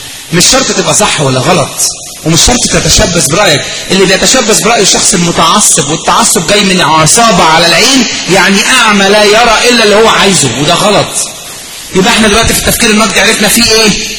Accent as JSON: {"language": "Arabic", "country": "Egypt", "said": "عندنا في مصر انتشرت إشاعة هحكيها لكم"}